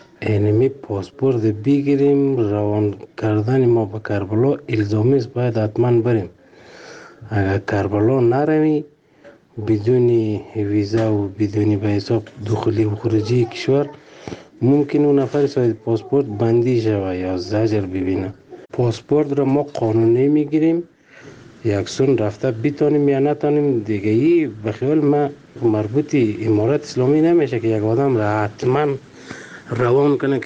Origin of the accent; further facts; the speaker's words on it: Afghanistan; ما شهروند افغانستانیم.